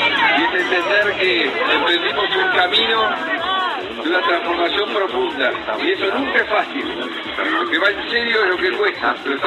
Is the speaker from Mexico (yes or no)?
no; Argentina; lo más maravilloso que tenemos somos los argentinos.